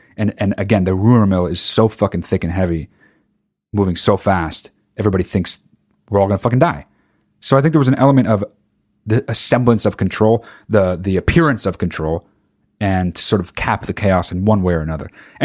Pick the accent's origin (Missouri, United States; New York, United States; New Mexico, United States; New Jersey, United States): New Jersey, United States; I grew up in New Jersey and kind of went as a kid, but like, that's nothing.